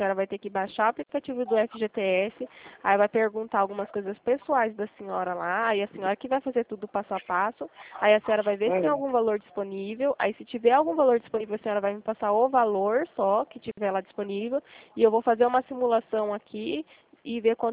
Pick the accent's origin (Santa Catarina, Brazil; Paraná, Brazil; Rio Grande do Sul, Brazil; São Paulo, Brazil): São Paulo, Brazil; Limeira; Eu sou de Limeira.